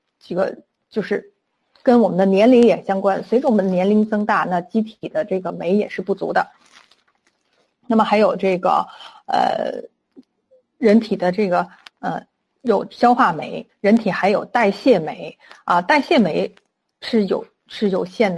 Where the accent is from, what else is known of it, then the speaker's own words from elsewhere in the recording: China; 尤其是我们中国人，他的我们的饮食习惯就比如喜欢煎炒烹炸